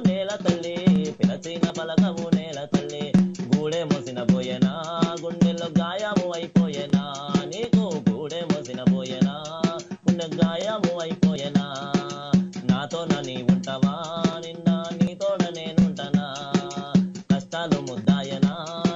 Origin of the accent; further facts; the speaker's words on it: Hyderabad, Telangana, India; also born or lived in Tummanpet; Proper వచ్చేసి ఇప్పుడు నాగర్కర్నూలు జిల్లా అచ్చంపేట తాలూకా బల్మూర్ మండలం తుమ్మన్పేట గ్రామం. ఉండేది హైదరాబాద్. పుట్టి పెరిగిందంతా హైదరాబాద్ కుకట్పల్లి.